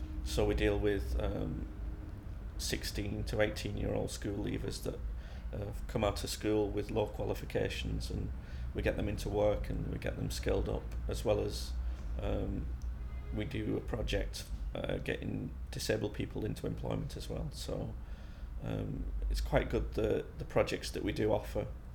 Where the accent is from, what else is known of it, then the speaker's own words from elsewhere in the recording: St Helens, North West England, United Kingdom; also born or lived in Wales; now in Sheffield, United Kingdom; we moved up to St Helens, in Lancashire, and I spent most of my life there. And after university, I moved over to Sheffield